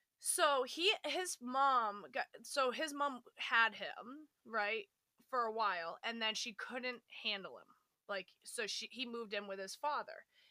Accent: New England, United States; we're two New England girls, like, here in New England

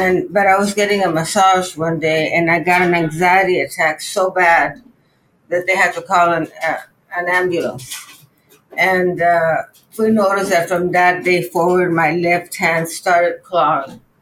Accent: Mexico; now in New York, United States; I live in New York and work here, but I'm about to move to Mexico, back to my home country.

